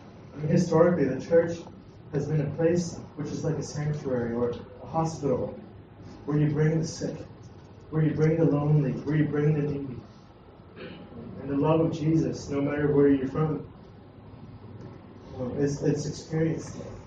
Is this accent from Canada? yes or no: yes; Canada; I grew up in Canada, but, you know, I'm Chinese and I come from a Chinese background.